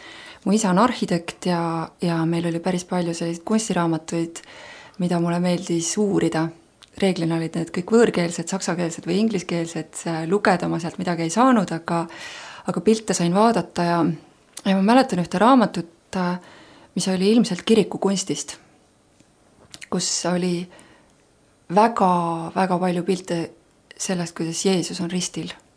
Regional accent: Võru County, Estonia; Ma olen pärit Lõuna-Eestist või nagu mõned ütlevad Mägi-Eestist. Ja sündinud olen Võrus, aga üles olen kasvanud Võru lähedal. Sellises maakodus.

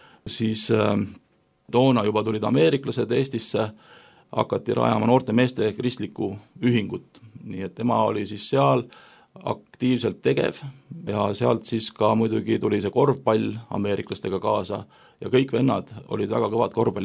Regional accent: Tallinn, Harju County, Estonia; ma kasvasin Nõmmel, Nõmme gümnaasiumis, käisin koolis ja tavaline selline aed linnakus, seal oli lähedal Männiku raba

